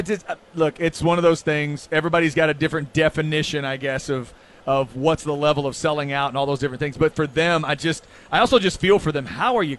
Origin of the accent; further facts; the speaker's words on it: United States; When I'm an American and you make me root for a German.